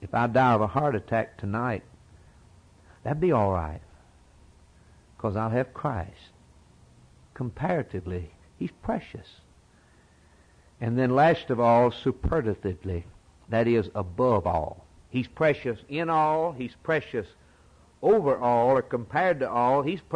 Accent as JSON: {"language": "English", "country": "United States", "said": "I'm glad I'm an American. I'm glad I'm free."}